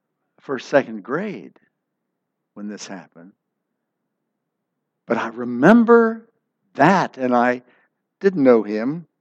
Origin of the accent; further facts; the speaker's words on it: Wellsburg, West Virginia, United States; Holy cow, he was from my hometown. Wellsburg, West Virginia.